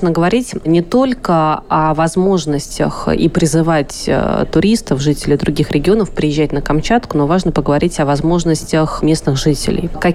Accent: Volga region, Russia; born there; Я, допустим, родилась на Волге

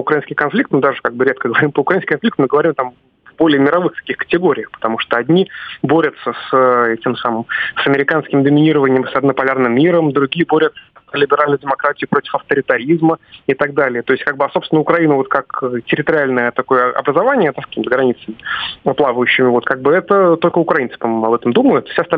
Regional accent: Russia; я, как россиянин, я не согласен поставлять кому-то бесплатно чего-то

